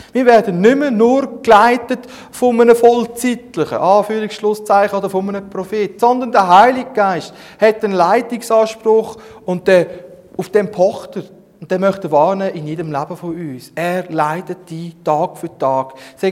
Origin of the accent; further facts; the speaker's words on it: Switzerland; Das wollen wir ja nicht als Schweizer, oder?